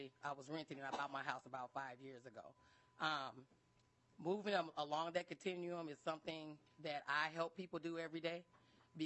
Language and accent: English; Gary, Indiana, United States; I'm originally from Gary, Indiana. I moved here in about 1992.